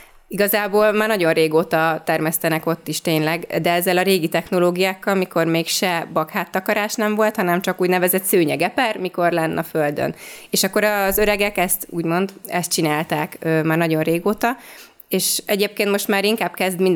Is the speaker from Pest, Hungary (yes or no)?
yes; Tahitótfalu, Pest, Hungary; 25 éve én az Eperföldön élek, mert ugyan férjemmel csak 2017-ben kezdtünk bele egy pályázat kapcsán, de én kiskorom óta ott nőttem föl az Eperföldön